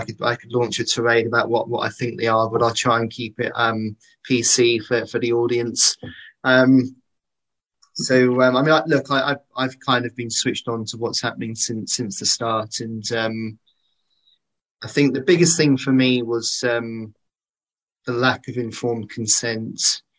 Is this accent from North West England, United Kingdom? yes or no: no; Cheltenham, South West England, United Kingdom; from Cheltenham.